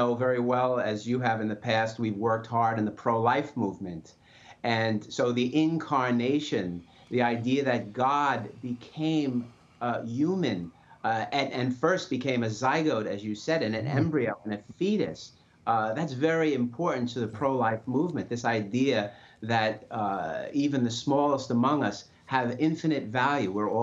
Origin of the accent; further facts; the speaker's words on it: Brooklyn, New York, United States; The idea goes way back to when I was a kid growing up in Brooklyn, believe it or not.